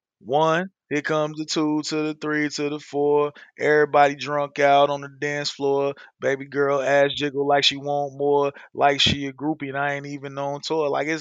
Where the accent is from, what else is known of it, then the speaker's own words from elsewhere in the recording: Chicago, Illinois, United States; now in Arizona, United States; keep in mind, I live in Arizona, but I grew up in Chicago.